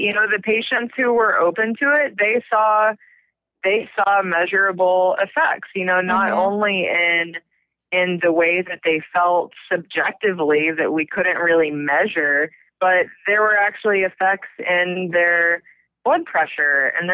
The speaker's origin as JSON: {"language": "English", "region": "Missouri", "country": "United States", "tie": "born or raised there", "said": "I grew up in Southwest Missouri. I had meat and dairy with every meal, I think, of my life"}